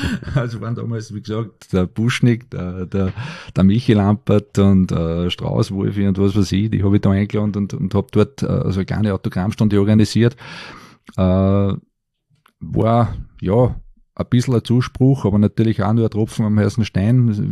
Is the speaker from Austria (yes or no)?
yes; Linz, Upper Austria, Austria; born there; ich war damals einer von den wenigen gebürtigen Linzern, die beim EHC Österreich gespielt haben, Anfang der 90er Jahre.